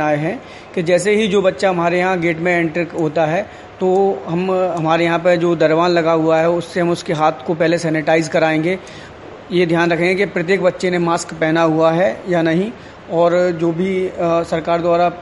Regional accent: Datia, Madhya Pradesh, India; मैं दतिया शहर का रहने वाला हूँ।

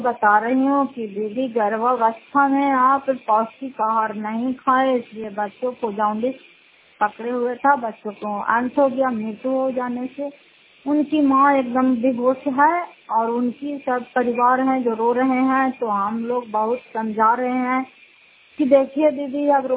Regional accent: Fatehpur, Bihar, India; घर फतेहपुर, पंचायत मकरौता, जिला नालंदा, करार पसरा ब्लॉक की निवासी हूँ।

